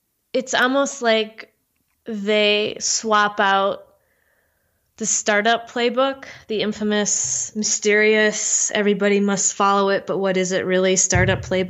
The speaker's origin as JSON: {"language": "English", "region": "Wisconsin", "country": "United States", "tie": "born or raised there", "said": "I grew up in Wisconsin, and I got my first horse when I was 11."}